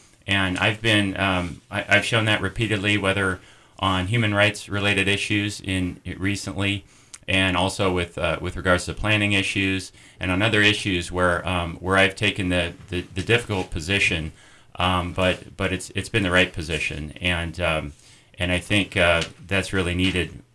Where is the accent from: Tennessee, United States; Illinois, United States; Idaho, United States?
Idaho, United States; Lewiston; now in Sandpoint, United States; I'm the Idaho native. I'm a fourth generation Idaho, and I grew up in Lewiston. I moved to Sandpoint 20 years ago